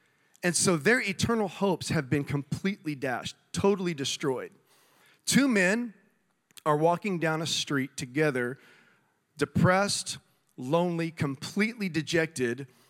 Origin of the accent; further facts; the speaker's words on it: Texas, United States; I grew up in South Texas